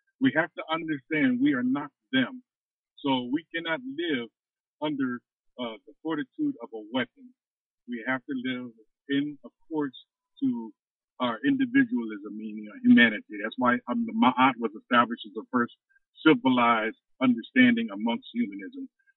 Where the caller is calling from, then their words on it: Minnesota, United States; I'm calling from up here in South Minnesota.